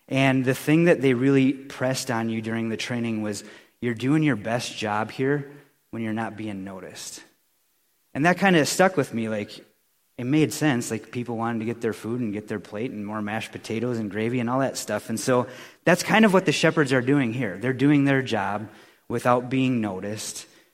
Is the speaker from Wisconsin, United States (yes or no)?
yes; Wisconsin, United States; And I grew up in Wisconsin